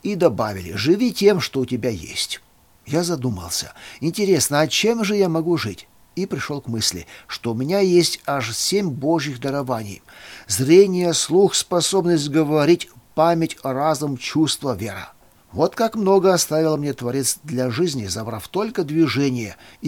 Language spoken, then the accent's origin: Russian; Sergeyevka, North Kazakhstan Region, Kazakhstan; born there; Родился я в Северном Казахстане, в городе Сергеевке, недалеко от Петропавловска.